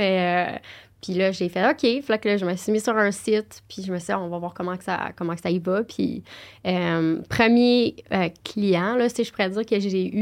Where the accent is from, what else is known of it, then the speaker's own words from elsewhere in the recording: Saint-Jérôme, Quebec, Canada; J'étais de Saint-Jérôme. Saint-Jérôme, represent.